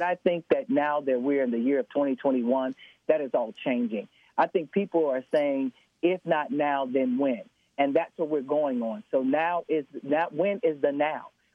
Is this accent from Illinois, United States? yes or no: yes; Chicago, Illinois, United States; being from the low end, so to speak, of Chicago, I was born and raised in Chicago, and my family grew up on welfare and grew up in the project.